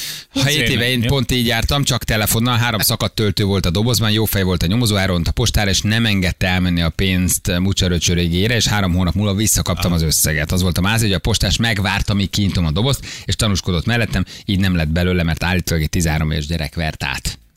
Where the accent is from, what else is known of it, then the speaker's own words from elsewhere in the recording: Pécs, Baranya, Hungary; Gyermekkoromat a Pécsi Uránvárosban töltöttem.